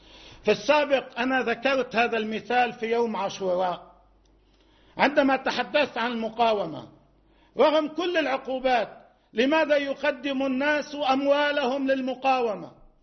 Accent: Lebanon; نحن بحاجة كلبنانيين

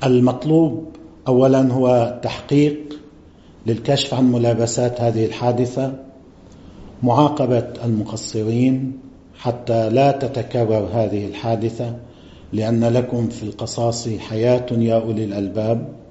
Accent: Lebanon; عندنا في لبنان

